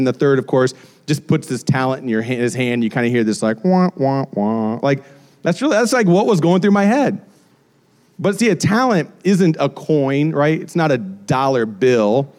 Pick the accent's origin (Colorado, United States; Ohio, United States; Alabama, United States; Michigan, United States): Colorado, United States; If you've heard my testimony at all, you understand like where we came from Colorado and everything that happened to us there.